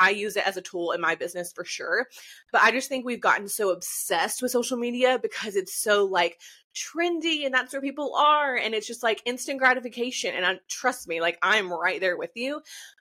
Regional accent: Georgia, United States; So I'm located in North Georgia. So I was born and raised in North Georgia, grew up in a really small town.

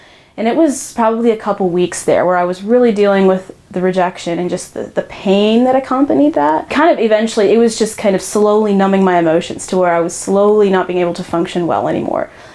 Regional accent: Chennai, Tamil Nadu, India; born there; So for me, I was born in Chennai, India, back in the early 90s

